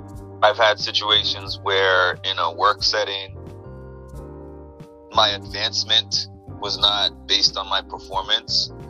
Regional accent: Canada; I grew up in Canada.

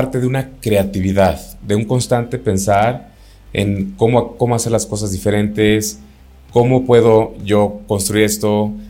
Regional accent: Lagos de Moreno, Jalisco, Mexico; yo mi niñez la pasé en Lagos de Moreno, un pueblo pintoresco, pero a fin de cuentas era un lugar de calle en donde nosotros nos la pasábamos en bicicleta.

